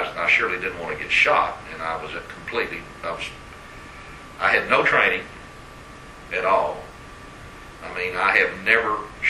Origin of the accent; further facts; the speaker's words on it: Big Spring, Texas, United States; no, I was raised in Big Spring, Texas, and my father thought I was hanging around with a bad bunch of people, so off to school I went.